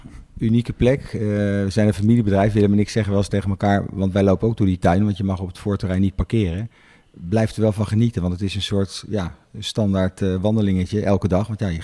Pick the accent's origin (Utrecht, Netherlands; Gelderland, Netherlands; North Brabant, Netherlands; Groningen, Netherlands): Utrecht, Netherlands; Bilthoven; ik ben opgegroeid in Bilthoven. En dat is een hockeydorp, zou ik het zo maar even zeggen.